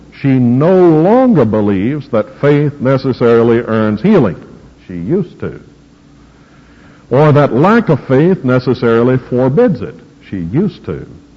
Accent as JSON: {"language": "English", "region": "the South", "country": "United States", "accent": "Southern", "said": "that's the only time I'm ever embarrassed as a Southerner, when I have to pronounce \"I can't\" by itself. I still sound like a countryman when I do it"}